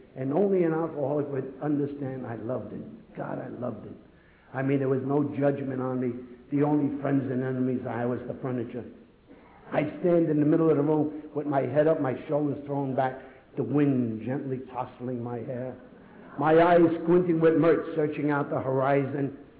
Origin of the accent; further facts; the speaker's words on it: New York, United States; I was born and raised in Yorkville.